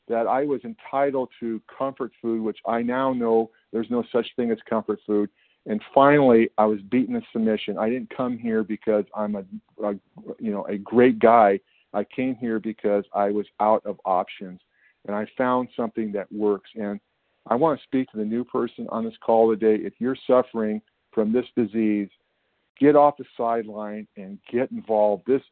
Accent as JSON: {"language": "English", "region": "California", "country": "United States", "said": "Good morning. … I'm from California."}